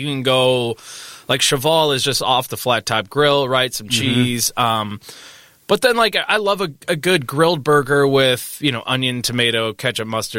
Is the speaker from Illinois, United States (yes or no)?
yes; Mount Prospect, Illinois, United States; It's technically in Des Plaines. I grew up in Mount Prospect, but it's my go-to spot. It's just like your classic thin crust Chicago-style pizza.